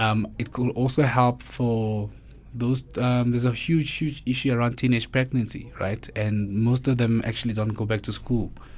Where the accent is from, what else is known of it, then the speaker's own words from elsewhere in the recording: Mamelodi, Gauteng, South Africa; Born and bred in Mamelodi, right?